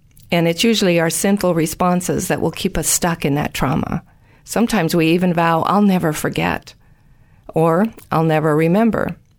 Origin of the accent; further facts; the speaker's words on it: United States; now in Australia; Okay, well, I'm from the States.